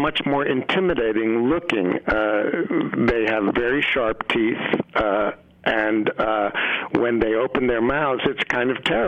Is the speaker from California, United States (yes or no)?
no; New York City, New York, United States; I grew up in New York City.